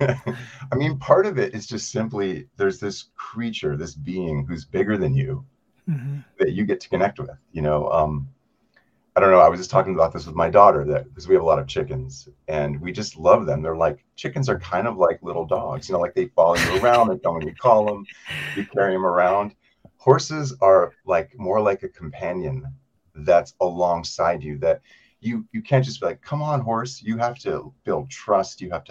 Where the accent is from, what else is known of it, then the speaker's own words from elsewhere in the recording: New York City, New York, United States; as the son of an artist growing up in New York City, there was a time where we left the city and moved up to upstate New York and lived on a horse farm.